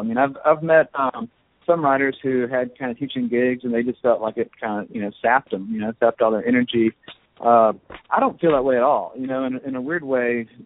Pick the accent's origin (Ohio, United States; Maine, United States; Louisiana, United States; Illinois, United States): Louisiana, United States; I'm from Louisiana and I write primarily about Louisiana